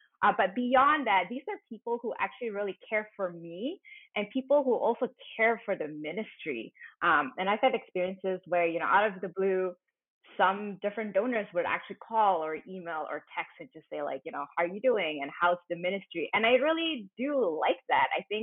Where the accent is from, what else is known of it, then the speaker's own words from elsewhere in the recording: Malaysia; me as a Malaysian Asian who does not speak about money ever in my life.